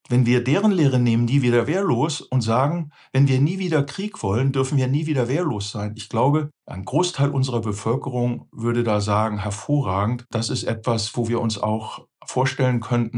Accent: Southern Germany, Germany; da komme ich als Süddeutscher

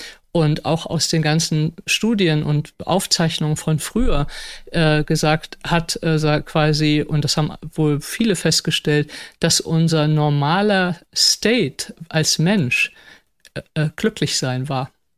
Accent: Frankfurt, Hesse, Germany; ich bin ja auch in Frankfurt aufgewachsen, also auch sehr urban die ersten 10 Jahre

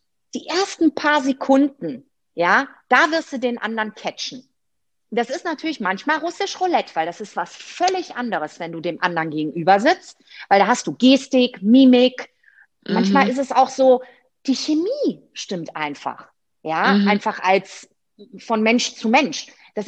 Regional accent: Rhineland, Germany; Weil ich bin ja Rheinländerin, ne?

